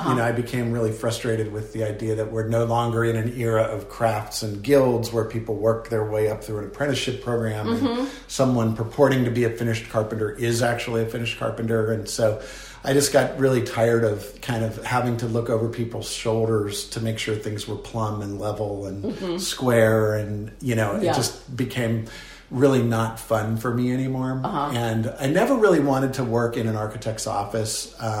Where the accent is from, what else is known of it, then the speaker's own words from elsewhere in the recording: Pittsburgh, Pennsylvania, United States; But in growing up in Pittsburgh and Shadyside and Squirrel Hill and Oakland and the surrounds, I mean, it was very much of a little village existence.